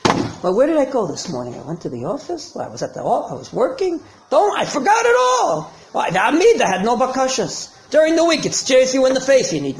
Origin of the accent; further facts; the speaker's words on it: United States; When I grew up in America, when you want to sell the Brooklyn Bridge, it means it's selling you a lie.